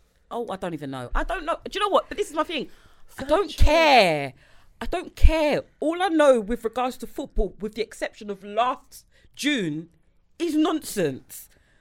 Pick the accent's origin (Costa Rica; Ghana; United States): Ghana; Before anything else, I'm a Ghanaian woman.